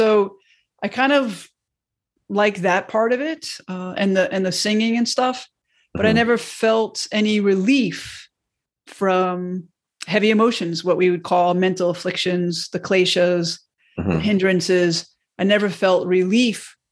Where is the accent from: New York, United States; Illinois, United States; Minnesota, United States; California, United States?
New York, United States; Mount Vernon; So I've met a lot of people from around the world in my first 20 years or so of growing up in Mount Vernon, New York. And I was raised Roman Catholic.